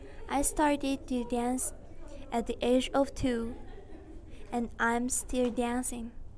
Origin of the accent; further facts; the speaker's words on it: Yokohama, Kanagawa, Japan; English is a second language; I come from Namiki in Yokohama. My house is near the Mitsui Outlet Park, Hakejima Sea Paradise, and Umino Koen.